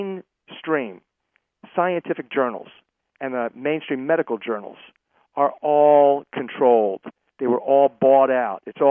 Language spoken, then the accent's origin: English; Massachusetts, United States; I'll tell you, I'm from Massachusetts. I was there when Romney made a mess as a governor of Massachusetts